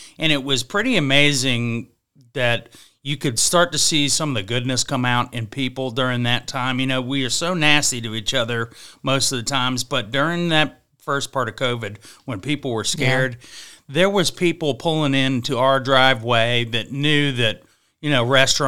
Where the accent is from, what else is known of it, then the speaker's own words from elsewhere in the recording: Williamsburg, Virginia, United States; We're from Williamsburg, Virginia. We're brothers.